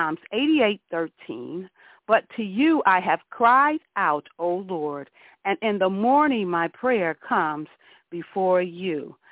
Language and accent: English; Chicago, Illinois, United States; from Chicago, and I want to welcome you today to our telecommunication, sanctuary.